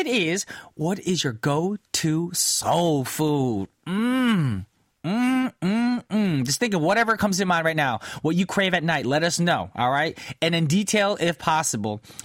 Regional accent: New Jersey, United States; now in South Korea; I remember growing up in South Jersey, my mom and dad would make me go to New York, to K-Town

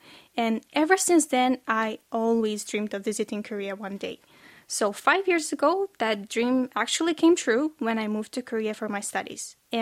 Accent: Moldova; I come from Moldova, a small country located in Eastern Europe between Romania and Ukraine.

